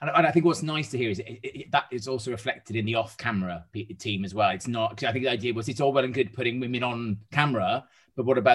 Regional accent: Wales, United Kingdom; There's actually a snooker hall in my hometown

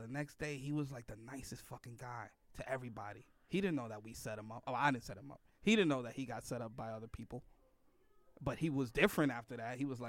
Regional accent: New York, United States; that's the fucked up part about 9/11 as a New Yorker, right?

